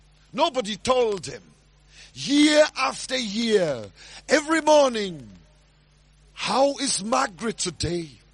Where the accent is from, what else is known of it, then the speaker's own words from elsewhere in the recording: Germany; You know, I come from Germany. I was born during World War II.